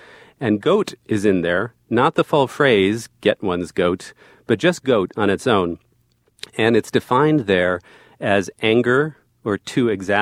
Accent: New Jersey, United States; I was also born and raised in New Jersey.

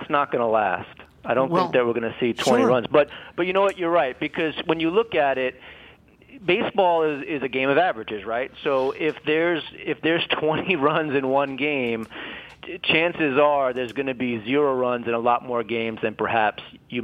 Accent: New York City, New York, United States; Look, I grew up in Queens, New York, so what the Mets are doing right now is a little bit more painful to watch.

